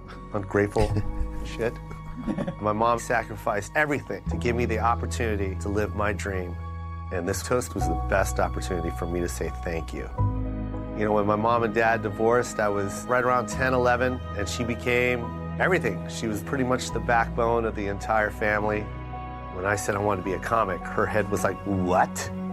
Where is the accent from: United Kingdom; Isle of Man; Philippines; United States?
Philippines; I didn't want to go up on stage and just be like, oh, I'm Filipino and Filipinos do this.